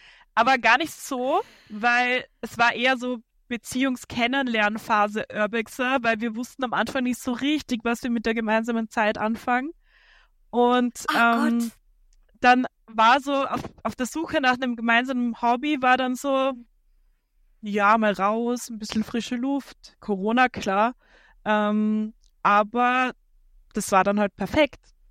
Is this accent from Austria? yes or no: yes; Austria; gespoilerterweise, ich komme aus Österreich.